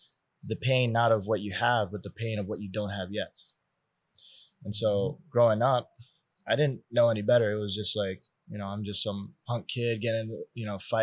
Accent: New York, United States; Born and raised in East Harlem, the projects of, you know, old East Harlem. And those are my humble beginnings.

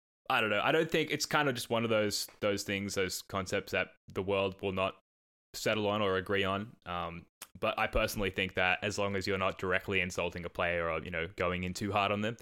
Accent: Australia; accent: Australian; Sorry, I'm butchering that with my Australian accent.

